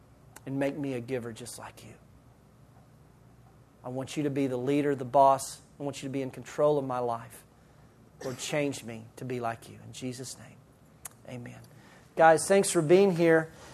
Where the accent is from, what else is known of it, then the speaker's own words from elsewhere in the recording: Lubbock, Texas, United States; But because it sounds like Lubbock and we're from Lubbock, that's what they call it.